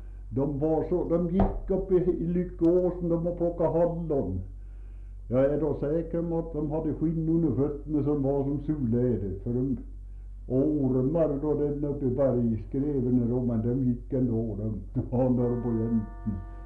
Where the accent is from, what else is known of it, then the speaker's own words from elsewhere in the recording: Mås, Sweden; Ja, jag vet att det var det år jag föddes 1887 som det var fullt och rallare. Det bodde rallare hemma i Mås